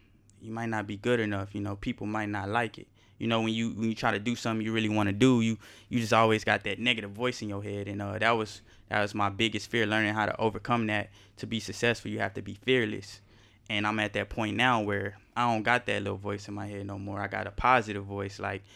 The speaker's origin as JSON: {"language": "English", "town": "Austin", "region": "Texas", "country": "United States", "tie": "born or raised there", "said": "So, born and raised in Austin, Texas. I graduated from LBJ High School."}